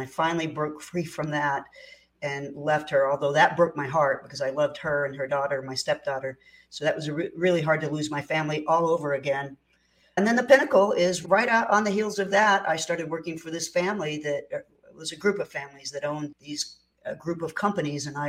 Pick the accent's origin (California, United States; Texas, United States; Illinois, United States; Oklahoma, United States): Oklahoma, United States; I was born and raised in Oklahoma, born on a farm and raised in another part of Oklahoma, not on the farm, but the farm is still in our family